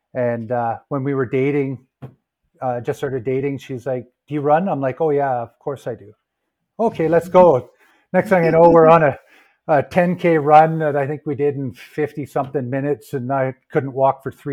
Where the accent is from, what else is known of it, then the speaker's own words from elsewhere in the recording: British Columbia, Canada; moved away as an adult; now in Calgary, Canada; Currently, I'm in Calgary, but I grew up out on Vancouver Island. So spent my youth out there and into the, I guess, into my 20s